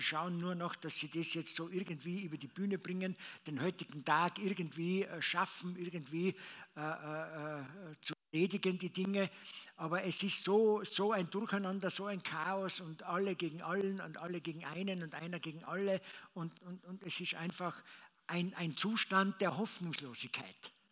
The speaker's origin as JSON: {"language": "German", "country": "Austria", "said": "ob das jetzt bei uns in Österreich ist, ob es in Deutschland ist, in Europa ist, auch in Amerika."}